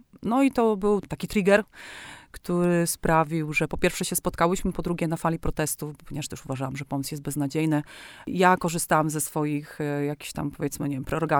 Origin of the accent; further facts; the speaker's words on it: Ostróda, Warmian-Masurian Voivodeship, Poland; jesteśmy z Ostródy. Ostródy to jest małe środowisko